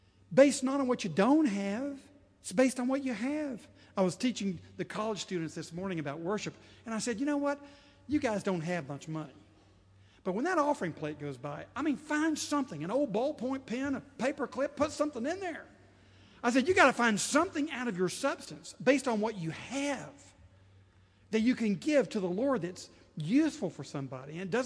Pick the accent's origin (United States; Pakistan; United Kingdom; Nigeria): United Kingdom; Scotland; I'm Scottish. I really am, so don't get offended if you're... I can talk about us. I can't talk about your ethnic group, but I can talk about mine.